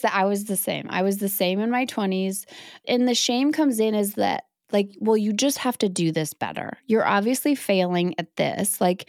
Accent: Baraboo, Wisconsin, United States; growing up in Baraboo, where we are both from

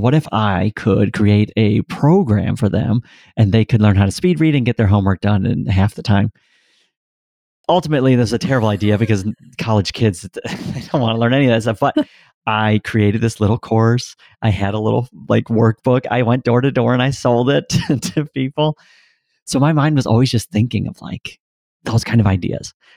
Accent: Milwaukee, Wisconsin, United States; I grew up in Milwaukee, single mom, three kids.

